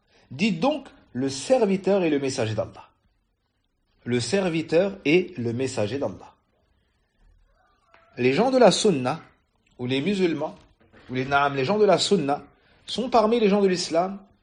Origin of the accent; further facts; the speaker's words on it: Mali; Chez nous, au Mali, tu peux trouver cela.